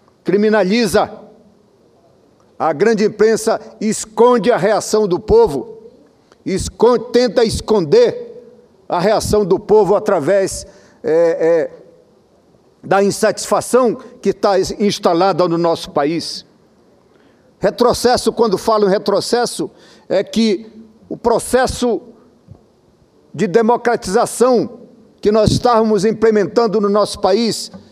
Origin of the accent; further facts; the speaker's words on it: Pará, Brazil; lá no meu estado do Pará